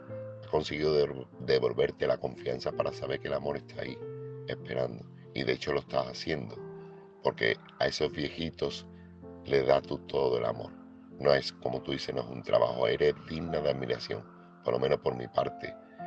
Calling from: Seville, Andalusia, Spain; corresponsal de Sevilla

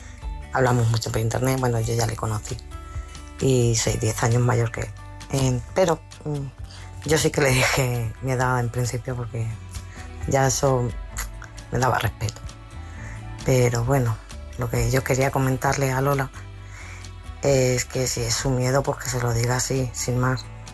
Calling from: Madrid, Community of Madrid, Spain; de Madrid

